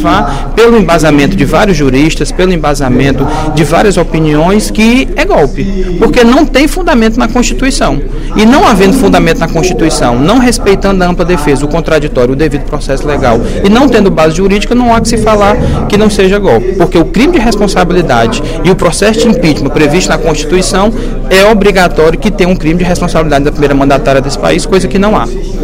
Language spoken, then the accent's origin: Portuguese; Maranguape, Ceará, Brazil; Vários planos de saúde têm recebido reclamações de usuários do município de Maranguape, que é a minha cidade natal